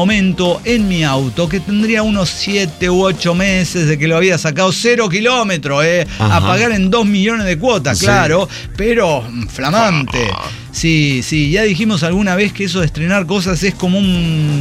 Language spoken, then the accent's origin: Spanish; San Luis Potosí, Mexico; now in Mexico City, Mexico; Les saluda … de San Luis Potosí desde la Ciudad de México, en realidad. Pero bueno, pero soy originario de San Luis Potosí.